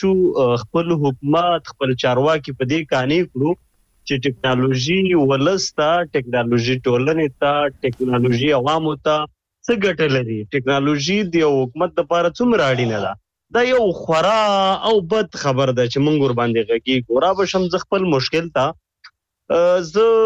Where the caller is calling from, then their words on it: China; د چین هیواد نتا سره پاړی کې